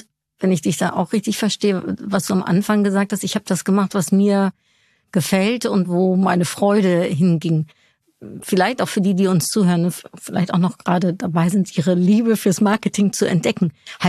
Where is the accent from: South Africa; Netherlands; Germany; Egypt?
Netherlands; Also ich komme aus den Niederlanden